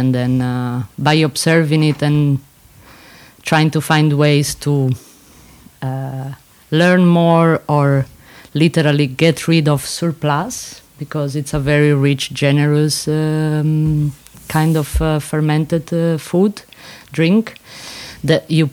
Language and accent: English; Italy; because I come from Italy